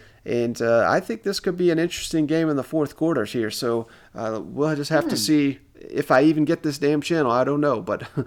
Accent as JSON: {"language": "English", "region": "Tennessee", "country": "United States", "tie": "born or raised there", "said": "where I grew up there in East Tennessee, there was a Honda dealership."}